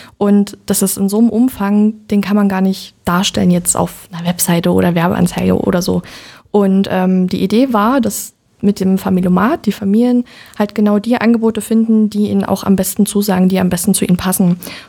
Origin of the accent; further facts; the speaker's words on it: Saxony, Germany; dass ich mit der Oberlausitz meine Heimat, mein Zuhause sozusagen verbinde. Ich wohne hier schon immer, habe meine Kindheit hier verbracht